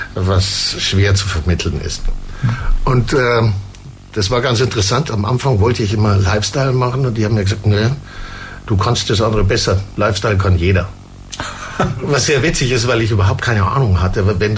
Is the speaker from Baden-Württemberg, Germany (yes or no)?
no; Munich, Bavaria, Germany; Ja, ich komme aus München.